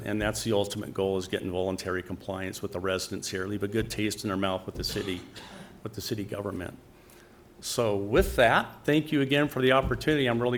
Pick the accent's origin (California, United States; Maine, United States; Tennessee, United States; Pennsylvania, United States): California, United States; Los Angeles; I was born and raised down in California, a little city down there called Los Angeles.